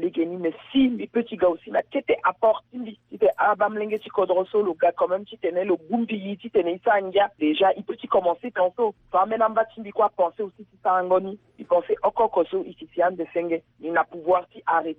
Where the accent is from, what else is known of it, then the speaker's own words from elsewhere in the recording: Central African Republic; moi je suis centrafricaine